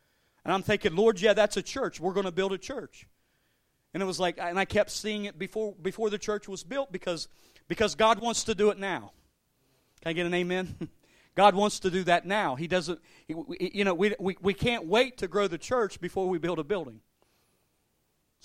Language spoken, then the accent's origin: English; West Virginia, United States; I am from Ritchie County, so you guys, if you don't know what mudding is